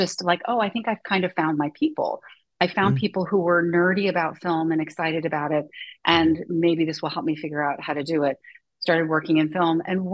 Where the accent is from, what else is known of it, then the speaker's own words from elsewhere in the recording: Ohio, United States; now in San Francisco, United States; I was born and raised in Ohio, Midwest, because it's where my parents sort of ended up getting work and a job.